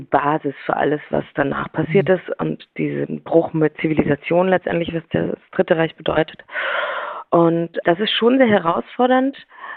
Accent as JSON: {"language": "German", "region": "Bavaria", "country": "Germany", "tie": "born or raised there", "said": "in Iffeldorf gedreht, das ist in Oberbayern sehr nah zu da, wo ich aufgewachsen bin, am Starnberger See."}